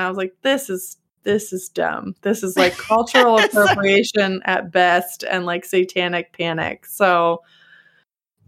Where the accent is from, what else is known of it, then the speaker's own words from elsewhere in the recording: Massachusetts, United States; born there; Listen, I was born in Massachusetts, so I feel like I get a little bit of a say in this.